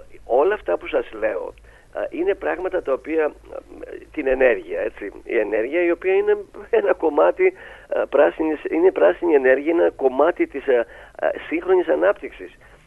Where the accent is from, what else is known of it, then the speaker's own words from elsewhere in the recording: East Macedonia and Thrace, Greece; εμείς έχουμε εντοπίσει ως Θρακιώτες και ως Ευρύτες ακόμη πιο συγκεκριμένα τα προβλήματα του Εύρου και γενικότερα της Θράκης επί πάρα πολλά χρόνια μέσα από τη θεσμικότητά μας αλλά και από την ζωή μας εδώ πέρα μέσα